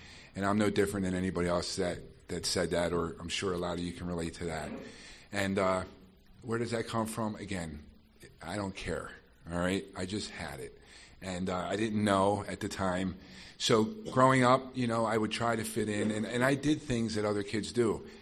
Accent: Delaware County, Pennsylvania, United States; I'm from Delco, Delaware County, south of Philadelphia.

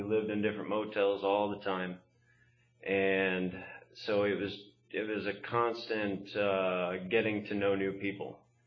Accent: Pennsylvania, United States; North Carolina and Alabama. Tuscaloosa, Alabama is where I started school. And that was a different situation than where I grew up in the Poconos.

